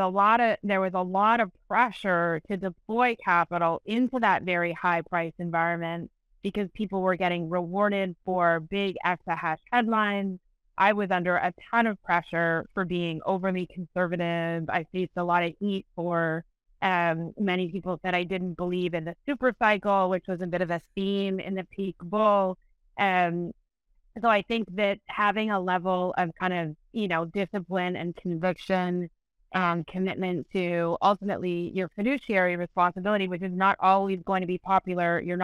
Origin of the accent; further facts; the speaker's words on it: Canada; I'm a Canadian. I'm going to have to come up with a new analogy.